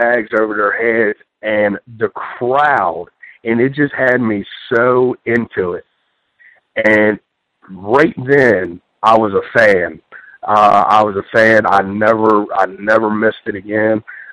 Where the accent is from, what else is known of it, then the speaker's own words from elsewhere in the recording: Maryland, United States; Yes, sir. I was born and raised in Dorchester County, which is where Wolford is. I grew up on the water.